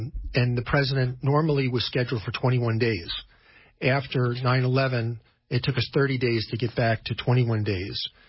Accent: New York, United States; I'm from New York, and I thought that was unimaginable

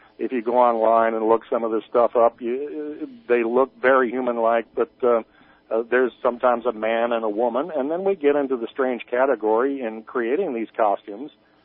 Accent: Cape Girardeau, Missouri, United States; outside of my hometown of Cape Girardeau, Missouri

